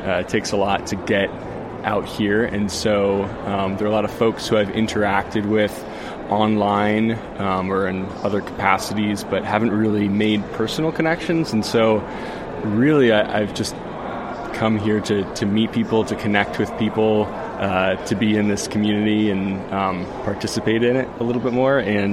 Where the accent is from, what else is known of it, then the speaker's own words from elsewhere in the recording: Durango, Colorado, United States; I'm from Durango, Colorado. I'm a flat picker and amateur singer.